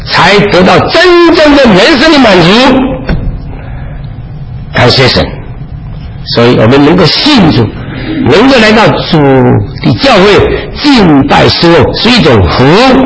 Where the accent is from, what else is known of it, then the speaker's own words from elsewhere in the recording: Taiwan; accent: Taiwanese Mandarin; 你怎么知道我是台湾来的台湾人？”他说：“哎，不要介绍了，你的台湾国语一听就晓得了。”